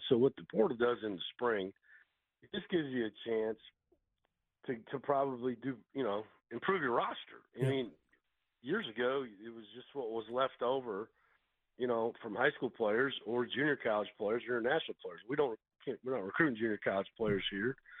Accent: Iowa, United States; I grew up in Iowa, which is not a hockey state, but close to Minnesota.

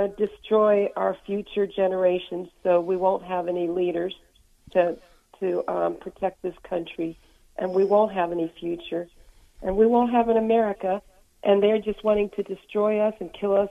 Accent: Ohio, United States; even though I'm from Ohio, I'm down here. My heart is down here in Florida

